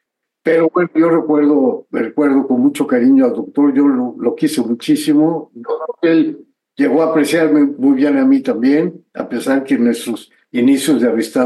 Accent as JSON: {"language": "Spanish", "region": "Nayarit", "country": "Mexico", "tie": "born or raised there", "said": "mi tierra natal, que es Nayarit, en la zona de los Coras, la zona de la sierra."}